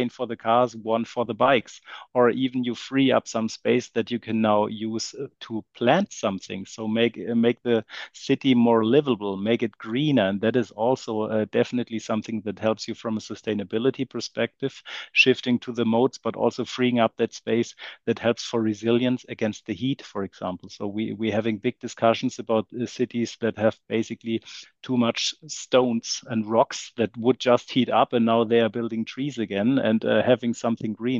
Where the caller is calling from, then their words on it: Germany; English is a second language; I mean, I'm dialed in from Germany, so speaking for the European perspective